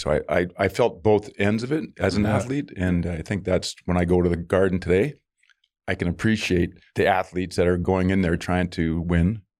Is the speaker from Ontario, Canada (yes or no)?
no; Edmonton, Alberta, Canada; I was from Edmonton, Alberta. That's my hometown. So I have family, friends.